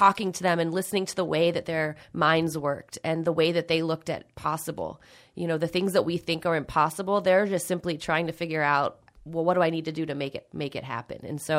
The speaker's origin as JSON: {"language": "English", "region": "Florida", "country": "United States", "tie": "born or raised there", "also_born_or_lived": "Pittsburgh", "said": "And I grew up in Florida and Pittsburgh in Florida"}